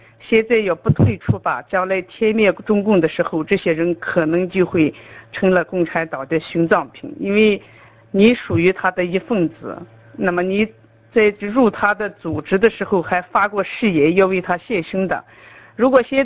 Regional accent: China; 我们也是中国人，虽然在海外吧

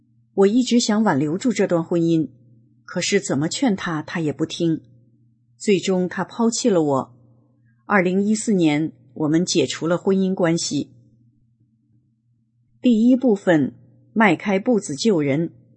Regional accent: Northeast China, China; 我今年56岁，从小在山里长大，我的家乡是在东北一个县级市大山深处的林场里面，这里山高林密，非常偏僻，父母都是林场的工人

